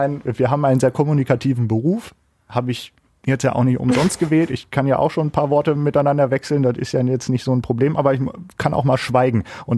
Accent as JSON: {"language": "German", "region": "Northern Germany", "country": "Germany", "said": "Ich bin Norddeutscher"}